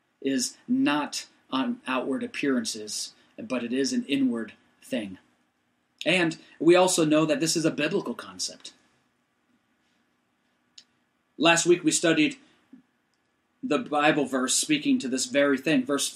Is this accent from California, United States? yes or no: no; Michigan, United States; also born or lived in Utah / Indiana; we enjoyed life together growing up in Utah and then Michigan and Indiana and then back to Michigan again as the Lord directed my dad and mom.